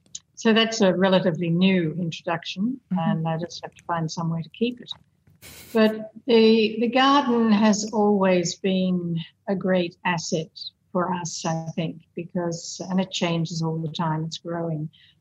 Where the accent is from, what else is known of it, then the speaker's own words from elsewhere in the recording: Australia; now in Malaysia; So it's provided me with an opportunity as an Australian living in Malaysia